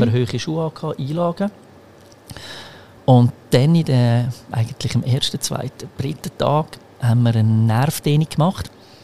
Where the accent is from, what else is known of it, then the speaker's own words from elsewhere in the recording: Switzerland; also born or lived in Croatia; Ich bin in Kroatien geboren und eigentlich gerade nach der Geburt in die Schweiz gekommen. Darum die Sprache besser Schweiz als Kroatisch.